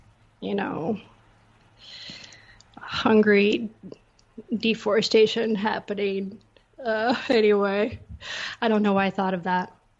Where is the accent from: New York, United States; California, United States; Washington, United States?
Washington, United States; Seattle; And it's the things I grew up with in Seattle, like composting, everyone composts